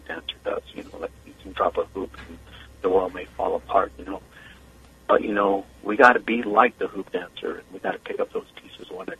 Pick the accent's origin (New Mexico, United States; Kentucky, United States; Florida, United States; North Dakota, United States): New Mexico, United States; I come from the Diné Nation, the Navajo Nation, and I come from the wonderful state of New Mexico and Arizona.